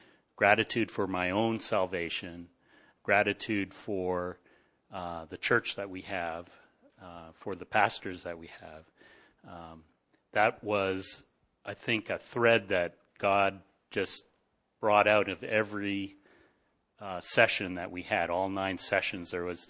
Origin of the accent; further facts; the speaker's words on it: Ontario, Canada; born there; I said, I was born in Ontario